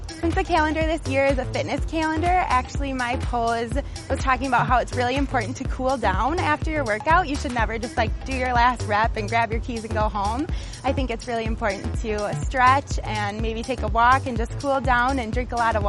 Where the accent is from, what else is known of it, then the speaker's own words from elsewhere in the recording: Waseca, Minnesota, United States; I'm from Waseca, Minnesota, and this is my second year on the team.